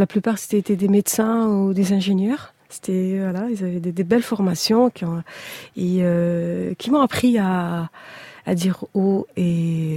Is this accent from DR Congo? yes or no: no; Kabylie, Algeria; now in France; parce que je suis kabyle, et je voulais rendre hommage à cette belle culture